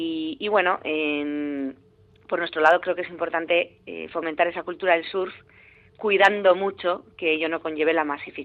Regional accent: Orio, Basque Country, Spain; now in Zarautz, Spain; yo soy de Orio y desde chiqui empecé antes más con el corcho, con el body.

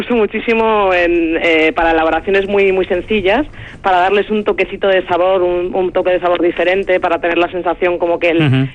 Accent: Madrid, Community of Madrid, Spain; now in Barcelona, Spain; Sí, pero lo digo, soy madrileña. Madrileña. Y de madre vasca.

